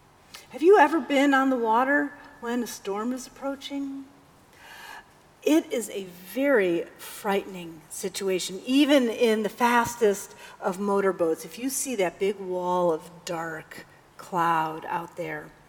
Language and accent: English; Wisconsin, United States; I'm from the Midwest, and we have lakes galore out there. And I grew up with a lake place just 20 miles from our permanent home in Wisconsin